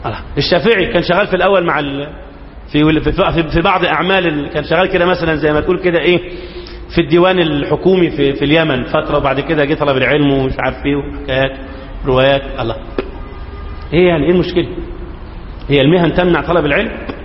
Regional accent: Egypt; تعليم إيه اللي عندنا في مصر ولا في العالم الإسلامي كله على بعض؟

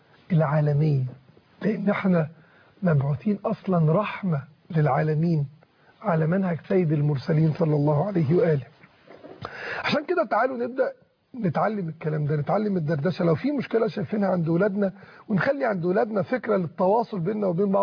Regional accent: Egypt; عندنا في مصر

